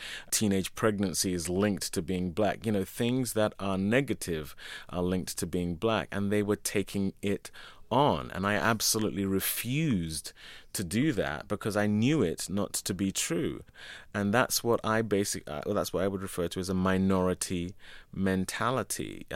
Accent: London, United Kingdom; born or raised there

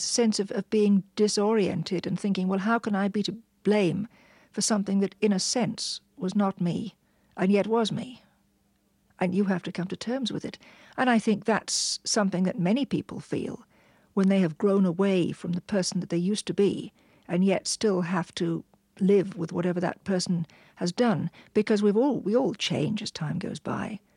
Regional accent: London, United Kingdom; born or raised there

